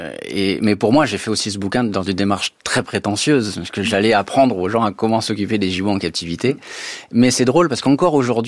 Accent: Fayence, Provence-Alpes-Côte d'Azur, France; Je suis originaire du village de Fayence.

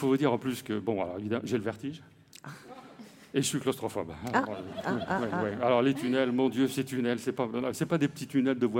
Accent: France; je suis français

